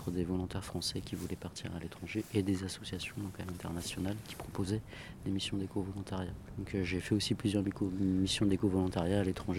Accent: Paris, Île-de-France, France; J'arrivais, moi, de la ville, je suis parisien

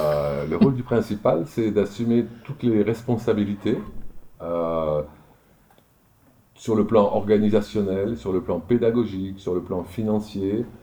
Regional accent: Auvergne-Rhône-Alpes, France; je suis de la Drôme. J'ai passé mon bac à Montélimar, par exemple.

